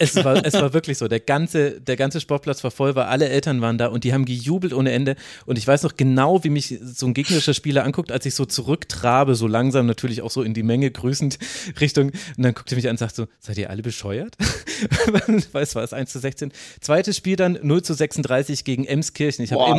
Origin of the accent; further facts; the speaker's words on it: Bavaria, Germany; Ich komme ja aus Mittel- bzw. Unterfranken.